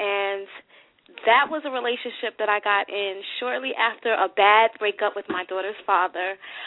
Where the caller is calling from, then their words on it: Brooklyn, New York, United States; I'm calling from Brooklyn, New York.